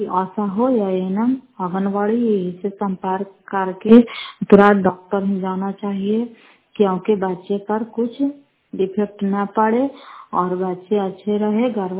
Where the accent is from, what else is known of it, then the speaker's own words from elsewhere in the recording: Fatehpur, Bihar, India; घर फतेहपुर, पंचायत मकरौता, जिला नालंदा, कराकसरा ब्लॉक की निवासी हूँ।